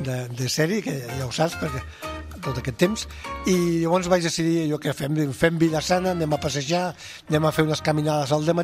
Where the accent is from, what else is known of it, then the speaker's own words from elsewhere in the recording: Catalonia, Spain; Però jo que soc de l'Empordà, que soc de la Costa Brava, sí que, per exemple, puc veure com el paisatge ha canviat